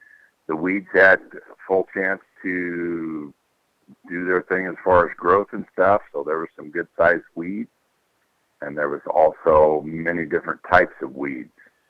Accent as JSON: {"language": "English", "town": "Adair", "region": "Iowa", "country": "United States", "said": "from Adair, Iowa."}